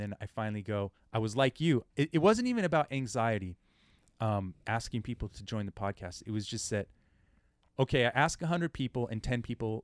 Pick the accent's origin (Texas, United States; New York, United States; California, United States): California, United States; So I've been born and raised in the Bay Area